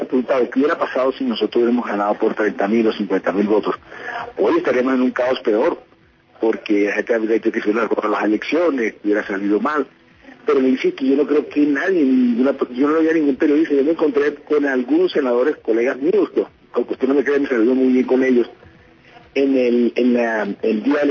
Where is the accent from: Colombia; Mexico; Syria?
Colombia; como pueblo colombiano